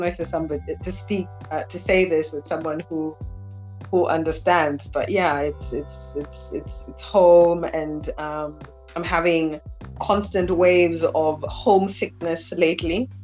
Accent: Lusaka, Lusaka Province, Zambia; I was raised in Lusaka City. We moved around the city a lot

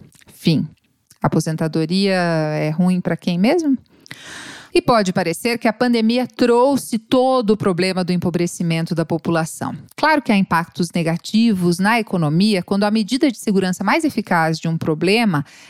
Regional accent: São Francisco do Sul, Santa Catarina, Brazil; also born or lived in Florianópolis; Aos 12 anos, eu saí de São Francisco do Sul e fui morar em Florianópolis.

